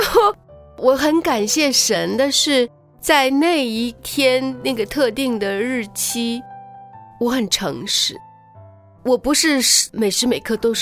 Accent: Shanghai, China; 是，我是上海来的。

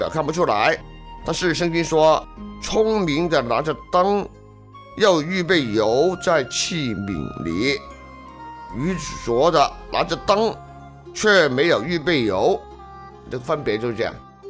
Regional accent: China; 平常我们中国人我们结婚啊

